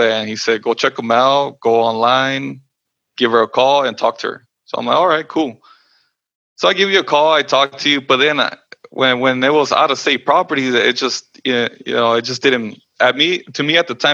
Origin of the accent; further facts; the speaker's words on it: Los Angeles, California, United States; I am 32 years old. I was born and raised in Los Angeles in California.